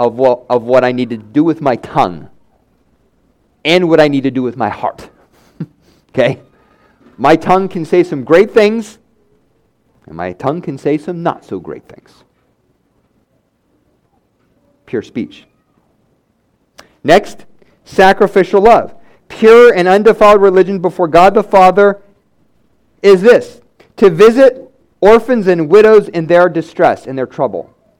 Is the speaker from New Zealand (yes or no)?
no; United States; Well, I don't believe in slavery. I'm an American.